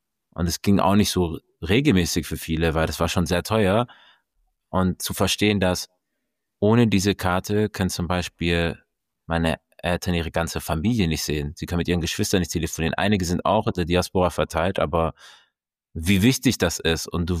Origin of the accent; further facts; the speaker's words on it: Stuttgart, Baden-Württemberg, Germany; in meinem Fall bin ich im Süden Deutschlands in Stuttgart aufgewachsen, das als Heimat bezeichnen. Aber es fühlt sich auch nicht immer wirklich wie Heimat an.